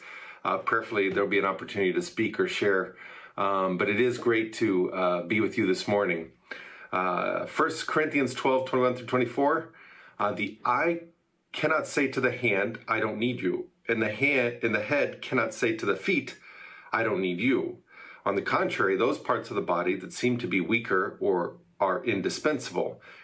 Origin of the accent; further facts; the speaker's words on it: Kansas, United States; for those who don't know me, and I'm from Kansas.